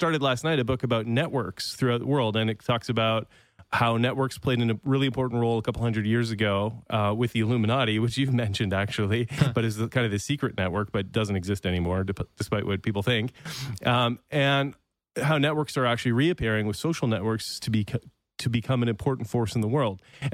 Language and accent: English; Canada; Bilingual. Yeah. I grew up in Canada.